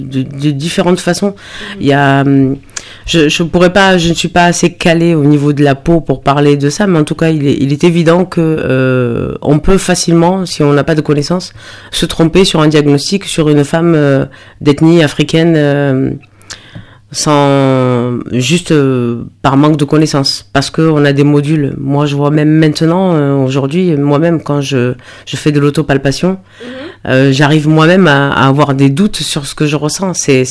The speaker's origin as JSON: {"language": "French", "country": "Morocco", "said": "quand on est d'origine ethnique africaine, ben moi, je suis marocaine et touareg."}